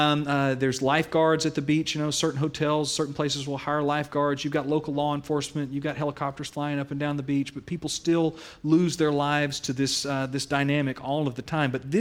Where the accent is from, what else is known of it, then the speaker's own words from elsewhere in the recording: Panama City, Florida, United States; I grew up, my hometown is Panama City, Florida. I grew up there.